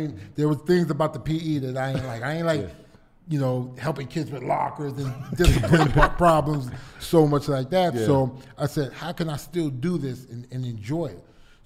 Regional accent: United States; born there; I was born in the States, but the whole family, everybody

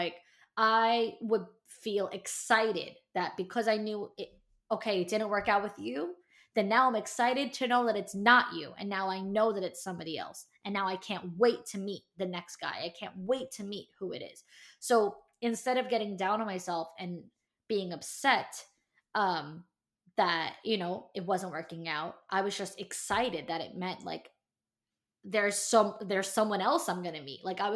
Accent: Staten Island, New York, United States; You know, I'm from Staten Island. I live in Staten Island now

